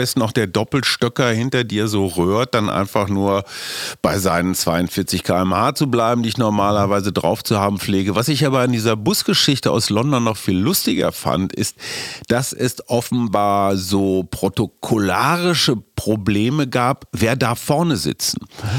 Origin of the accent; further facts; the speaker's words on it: Berlin, Germany; ich als Berliner